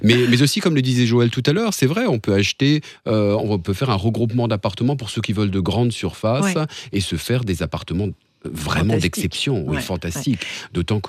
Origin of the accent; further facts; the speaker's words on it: Strasbourg, Grand Est, France; J'ai vécu ici, j'ai grandi ici, je suis